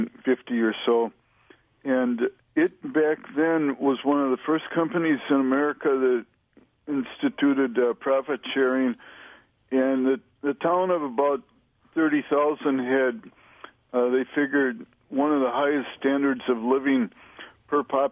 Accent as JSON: {"language": "English", "town": "Austin", "region": "Minnesota", "country": "United States", "tie": "born or raised there", "said": "Hello, I grew up in Austin, Minnesota, home of Hormel Meatpacking Company."}